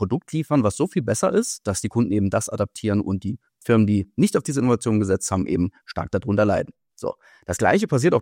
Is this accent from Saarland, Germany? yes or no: yes; Saarland, Germany; ich bin gebürtiger Saarländer und bin jetzt auch wieder im Saarland zurück. Und bin aber zum Studium nach Darmstadt gegangen, an die TU Darmstadt